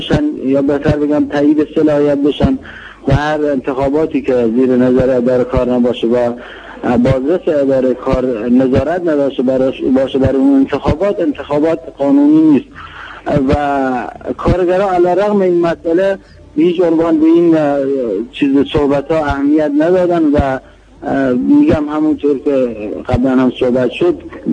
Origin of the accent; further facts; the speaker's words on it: Khuzestan, Iran; به عنوان یک کارگر، به عنوان یک خوزستانی شاغل در نیشکر هفت‌تپه.